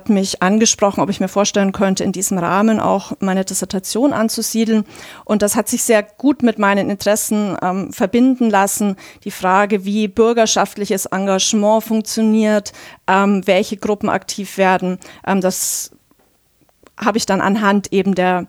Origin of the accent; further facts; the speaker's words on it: Bavaria, Germany; Ich komme auch selber aus Bayern.